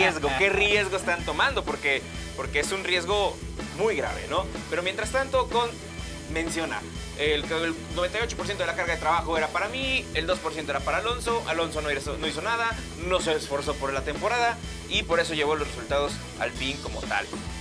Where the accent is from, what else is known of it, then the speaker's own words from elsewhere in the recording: Mexico; Vimos y lo sufrimos como mexicanos